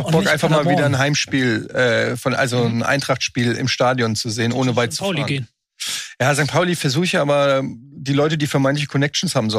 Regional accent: Poland; Ich bin Pole übrigens.

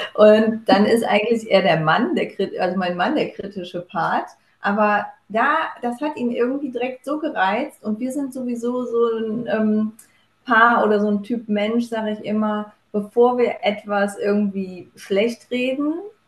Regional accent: Gummersbach, North Rhine-Westphalia, Germany; wir kommen aus dem schönen Gummersbach im Bergischen Land und ich lebe hier mit meinem Mann und unseren drei Söhnen

